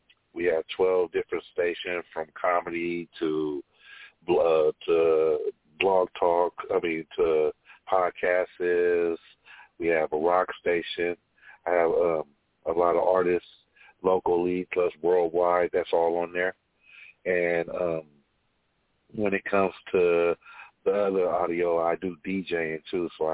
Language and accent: English; Sacramento, California, United States; I am 43 years of age, born and raised in Sacramento. I was raised all around the South Area of Sacramento, so I went to a lot of the South Area schools.